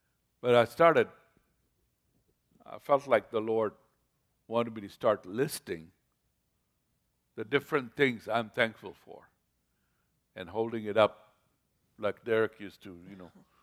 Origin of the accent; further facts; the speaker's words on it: Mombasa, Mombasa County, Kenya; born there; I was born in Mombasa, Kenya, a tropical country, a beautiful tropical country, warm.